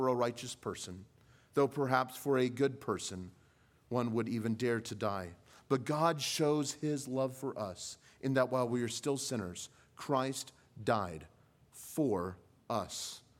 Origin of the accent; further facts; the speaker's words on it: California, United States; I grew up in California, so we got 2 cents back in the day